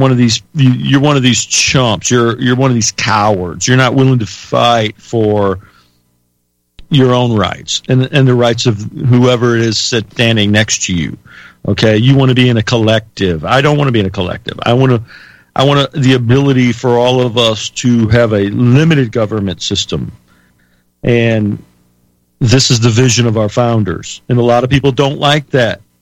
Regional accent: United States; I'm an American, and I'll always be an American patriot.

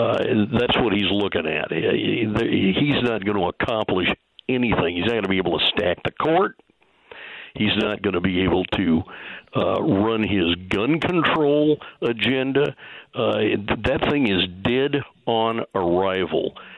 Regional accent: Pacific Northwest, United States; You know, I come from the Northwest where we wake up before the trees do so we can harvest a forest.

